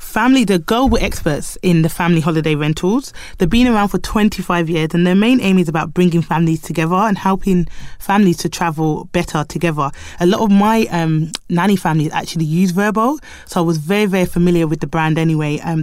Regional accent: United Kingdom; born there; And also, I am a black nanny. I'm Jamaican. I'm born in the UK, but I am Jamaican by heritage.

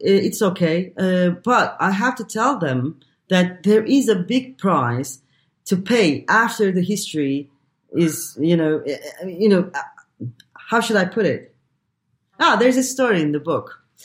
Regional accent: Izmir, İzmir, Turkey; English is a second language; also born or lived in Ankara / Istanbul; now in Zagreb, Croatia; I have been born in Izmir, my hometown. I lived in Ankara. I studied in Ankara. I lived in Istanbul quite a long time.

